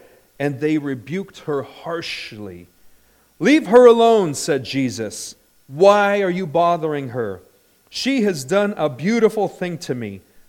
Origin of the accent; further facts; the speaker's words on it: Redlands, California, United States; I can remember where I grew up in Redlands, California.